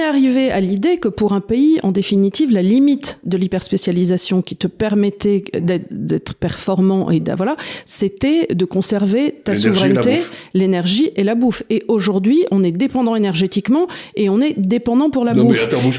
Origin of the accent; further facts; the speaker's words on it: France; On est français, nous, avant toute chose.